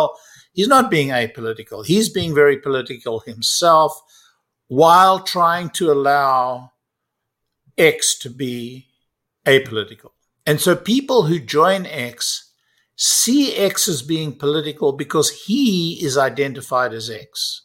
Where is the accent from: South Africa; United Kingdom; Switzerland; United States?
South Africa; I come from South Africa. I lived in a neighborhood like his.